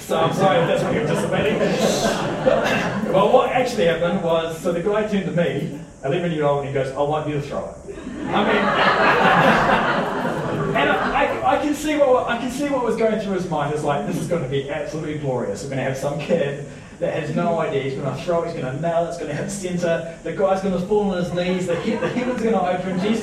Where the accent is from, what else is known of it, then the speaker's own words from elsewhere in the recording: Waikato, New Zealand; He'd moved up to this area. We're from the Waikato originally.